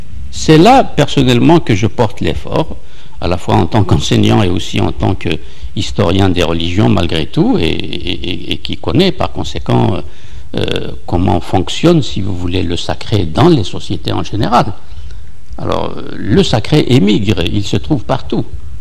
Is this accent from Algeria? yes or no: yes; Algeria; moved away; j'ai grandi dans l'Algérie coloniale et que j'ai l'expérience depuis mon adolescence au collège et au lycée en Algérie même de l'exclusion.